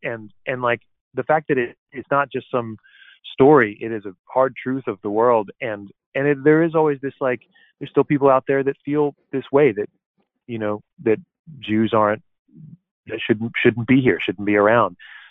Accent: Brooklyn, New York, United States; And for us being from the North, you know, I'm from Brooklyn, and people ask all the time, you know, how did you come to love bluegrass?

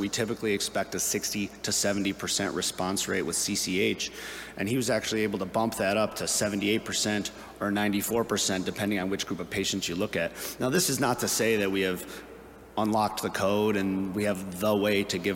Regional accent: Chicago, Illinois, United States; It's an absolute honor to present the take-home messages for sexual dysfunction in my hometown of Chicago, so thank you to the AUA.

